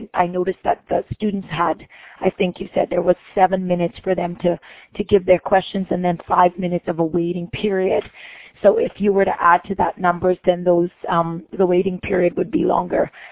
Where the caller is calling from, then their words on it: British Columbia, Canada; I am in British Columbia.